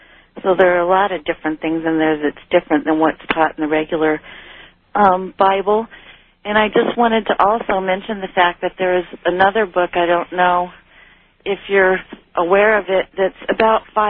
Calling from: Redondo Beach, California, United States; And I'm calling from Redondo Beach.

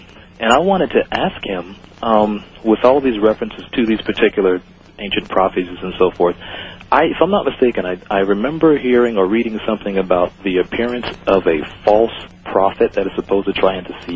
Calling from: Los Angeles, California, United States; I am calling you from Stargate Records here in Los Angeles.

